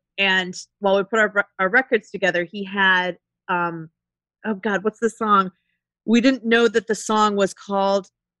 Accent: Ohio, United States; now in New York City, United States; I'm like, I came from Ohio.

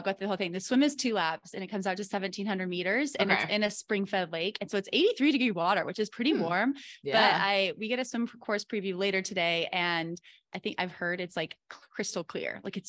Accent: Montana, United States; But I mean, I'm like, yeah, I'm from Montana.

